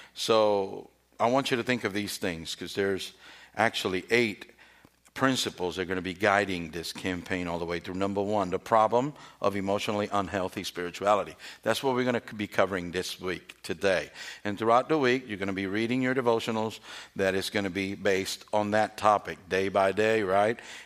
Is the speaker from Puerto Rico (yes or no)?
yes; Puerto Rico; in my hometown in Puerto Rico, they had a big factory, and a lot of people worked there